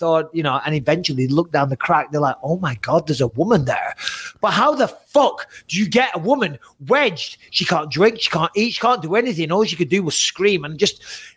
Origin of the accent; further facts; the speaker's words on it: England, United Kingdom; well, I'm English.